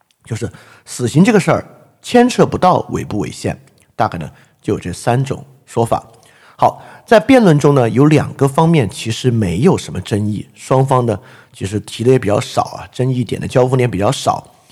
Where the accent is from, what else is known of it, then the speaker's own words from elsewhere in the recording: China; 就是这个就是为什么作为中国人很难想象这点啊